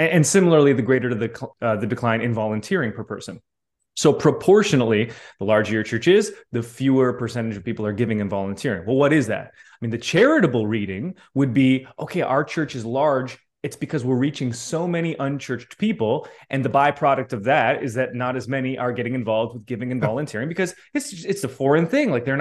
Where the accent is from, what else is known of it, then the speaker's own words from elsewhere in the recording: Canada; I'm Canadian, you know, Carl, Canadian background, you know, not every country is going to have this.